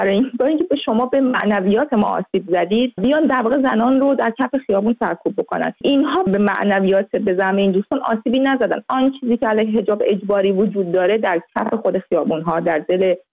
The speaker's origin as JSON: {"language": "Persian", "country": "Iran", "moved": "yes", "said": "من هم از ایرانم اومدم"}